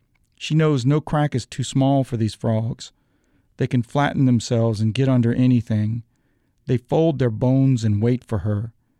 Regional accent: Louisiana, United States; I'm from South Louisiana, and you know, that Jarman quote about, because I'm from a place, I write with love about it.

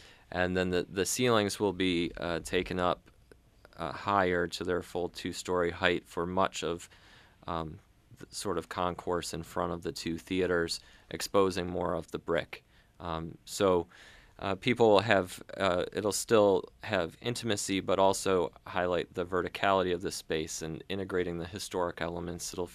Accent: Buffalo, New York, United States; also born or lived in Southeast Michigan; I actually grew up in the snowy regions of Buffalo and Southeast Michigan.

